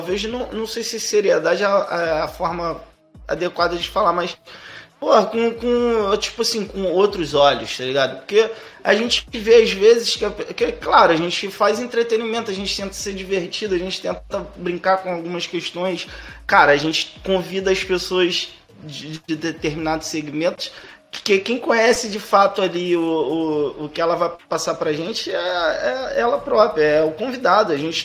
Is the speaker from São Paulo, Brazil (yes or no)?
no; Belford Roxo, Rio de Janeiro, Brazil; Quando eu falo, pô, sou de Belfor Roxo, galera